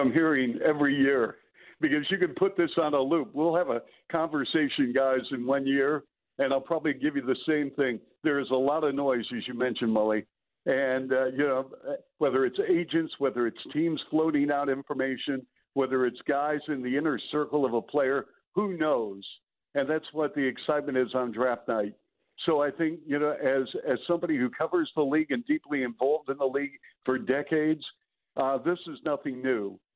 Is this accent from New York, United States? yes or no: no; Seattle, Washington, United States; the fact he's from my hometown in Seattle doesn't hurt.